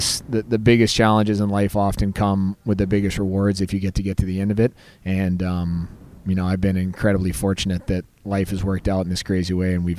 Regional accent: Alabama, United States; And that's funny because I was from Alabama

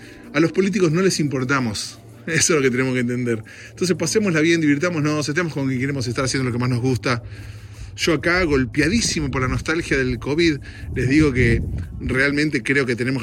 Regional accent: Argentina; now in United States; tanto en mi país, en Argentina, acá con los demócratas y los republicanos

